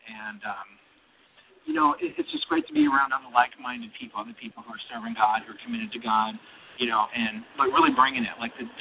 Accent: Alexandria, Louisiana, United States; also born or lived in New Orleans; I grew up in there in Alexandria and went to college in Lafayette.

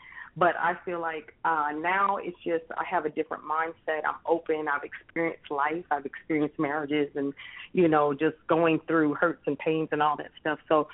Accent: Arizona, United States; I'm from Arizona.

